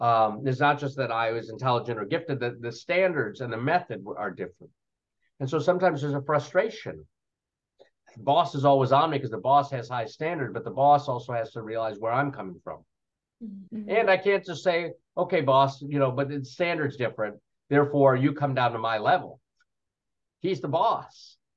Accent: India; You know, I'm Indian, but we have a lot of, for example, African priests

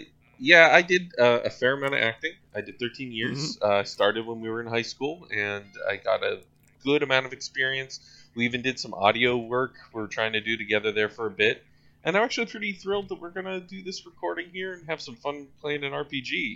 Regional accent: Lithuania; English is a second language; I am from Lithuania. This is my best.

